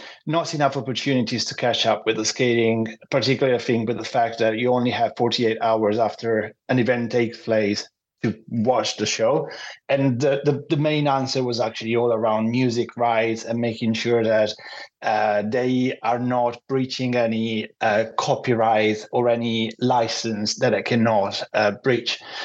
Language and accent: English; Milan, Lombardy, Italy; because I'm originally from Milan